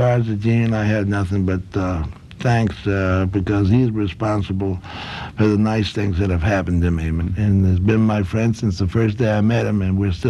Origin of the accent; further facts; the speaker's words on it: Philadelphia, Pennsylvania, United States; You know, I came from Philadelphia